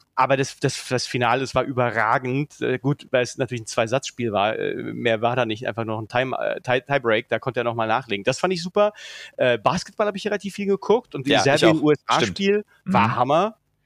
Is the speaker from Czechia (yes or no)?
yes; Czechia; Lacrosse war in Tschechien, wo ich herkomme, das war immer so der Todesgegner von Floorball.